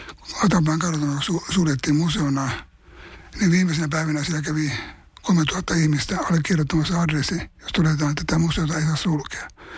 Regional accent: Savonlinna, South Savo, Finland; now in Tampere, Finland; Savonlinna oli mun kotipaikka tavallaan ja mä pidän sitä edelleenkin paljon

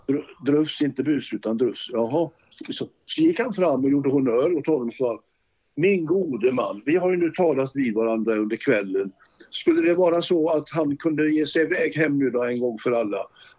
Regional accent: Gothenburg, Västra Götaland County, Sweden; born there; Jag var ju född i Olskroken, så det passade ju.

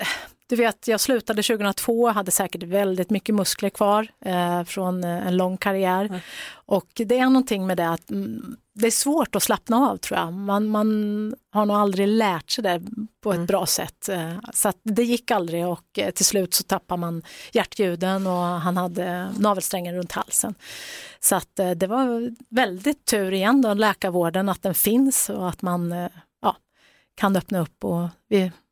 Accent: Norrköping, Östergötland, Sweden; Eftersom jag kommer från Norrköping

